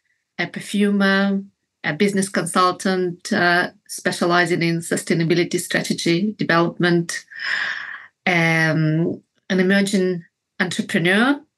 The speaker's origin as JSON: {"language": "English", "country": "Kazakhstan", "moved": "yes", "lives_now": "London, United Kingdom", "said": "Originally I'm from Kazakhstan, and I have been living in London since 2006."}